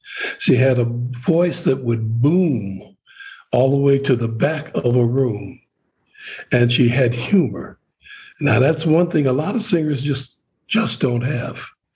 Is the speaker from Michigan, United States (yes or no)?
yes; Detroit, Michigan, United States; I said, well, I know a little bit about … We're both from Detroit